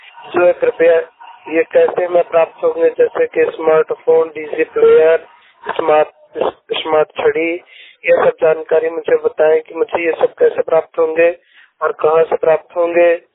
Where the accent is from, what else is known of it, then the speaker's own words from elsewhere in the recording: Pratapgarh, Uttar Pradesh, India; मैं उत्तर प्रदेश का प्रतापगढ़ जिले का रहने वाला हूँ।